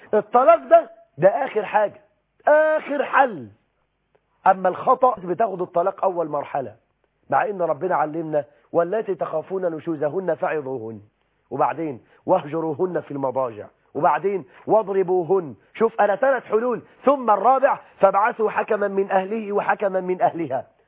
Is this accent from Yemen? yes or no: no; Egypt; ده احنا عندنا في مصر 9 مليون امرأة مطلقة